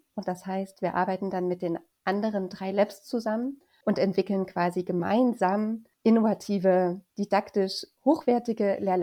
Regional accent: Leipzig, Saxony, Germany; born there; Ich bin 34 Jahre alt, lebe und bin geboren in Leipzig

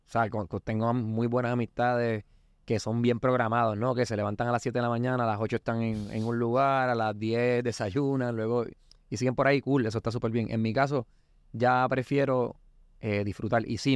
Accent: Puerto Rico; Que es más parecido a lo que pasa en Puerto Rico, sino fuera de Puerto Rico y Estados Unidos.

